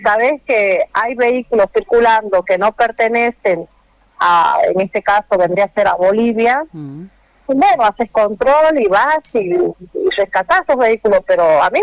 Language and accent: Spanish; Argentina; yo soy argentina